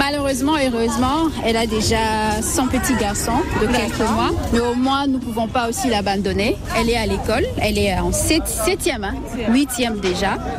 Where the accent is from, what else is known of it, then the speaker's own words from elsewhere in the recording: Kinshasa, DR Congo; Je suis née à Kinshasa.